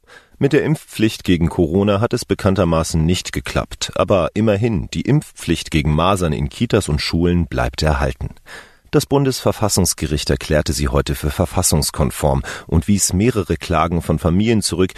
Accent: Berlin, Germany; Irgendwann im Wendetaumel kam meine Heimatstadt Berlin auf die Idee, sich für Olympia zu bewerben

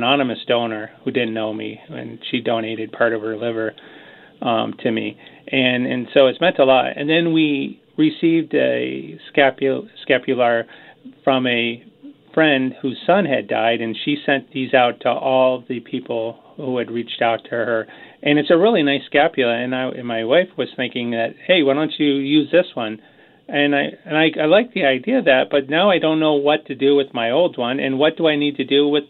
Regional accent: Vermont, United States; Okay, and that's good, because I'm from Vermont, so we actually pronounce our R's

